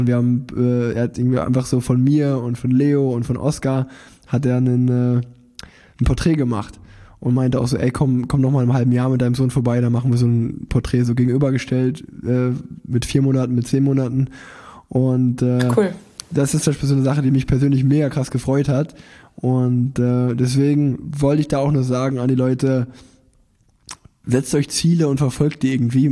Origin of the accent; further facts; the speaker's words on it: Cologne, North Rhine-Westphalia, Germany; würde mich als Kölner bezeichnen